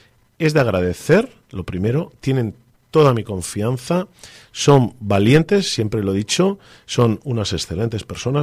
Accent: Laredo, Cantabria, Spain; lo primero para mí es mi pueblo, Laredo y los laredanos.

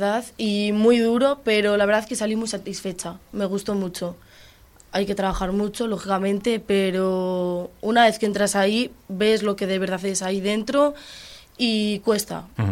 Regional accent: San Pantaleón de Aras, Cantabria, Spain; De la Junta de Voto.

